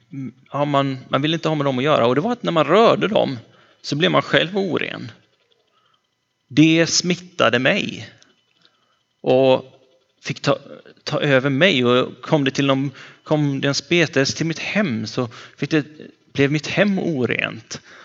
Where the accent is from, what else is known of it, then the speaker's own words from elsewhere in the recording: West Coast, Sweden; men nere i Sydsverige där jag kommer ifrån, västkusten, där har det precis börjat.